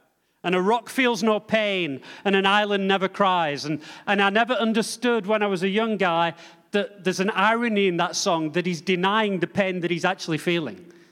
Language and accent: English; England, United Kingdom; Maybe it's because I'm English.